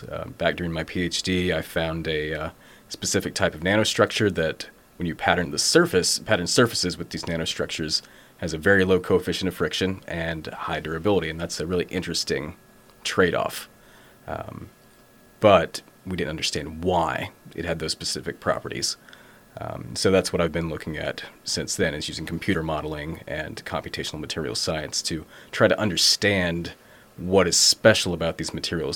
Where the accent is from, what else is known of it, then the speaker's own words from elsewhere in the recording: Batesville, Arkansas, United States; I'm from Arkansas originally. I'm originally from Batesville.